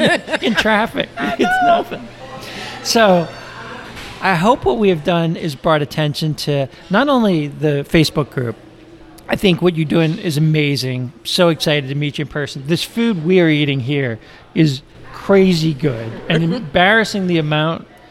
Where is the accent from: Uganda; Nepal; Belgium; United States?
United States; New Orleans, Louisiana; I laughed because I thought I grew up in Gentilly again.